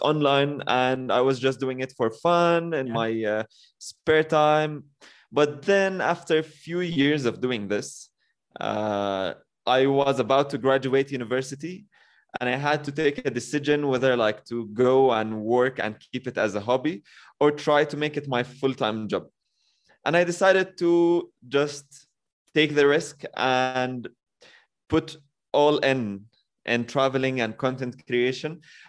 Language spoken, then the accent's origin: English; Jordan; I'm from Jordan.